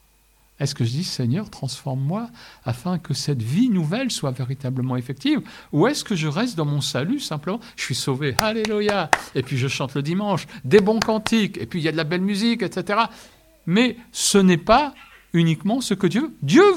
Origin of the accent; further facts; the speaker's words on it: France; Donc, mon statut à moi, c'était d'être apatride. Il a fallu que j'attende de faire mon service militaire pour choisir et dire, bon, je suis français.